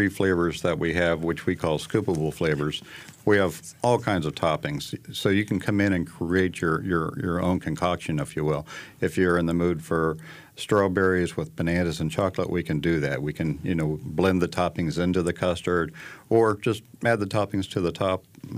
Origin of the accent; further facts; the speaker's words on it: Ohio, United States; now in Raleigh, United States; we're from Central Ohio. There are a lot of … in Ohio since that's where it originated.